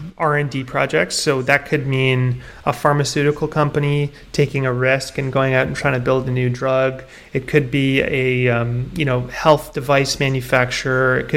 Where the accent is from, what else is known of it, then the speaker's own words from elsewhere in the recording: Canada; Yeah, I'm Canadian. Okay. I grew up here.